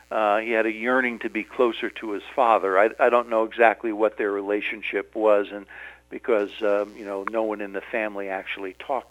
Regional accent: Ramsey, New Jersey, United States; I happen to sit on the Board of Education in my hometown right now in Ramsey, New Jersey, in Bergen County, the same place where these murders took place.

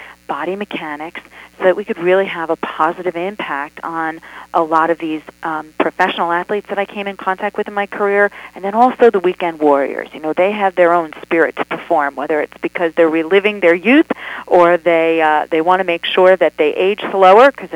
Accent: West Point, New York, United States; It did start out with, I was born and raised on West Point

